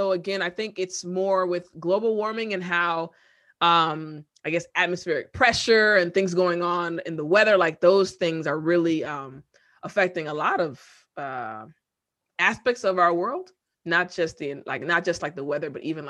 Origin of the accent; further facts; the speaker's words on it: Maryland, United States; so I'm from Maryland, like the Maryland, DC area, we have four seasons.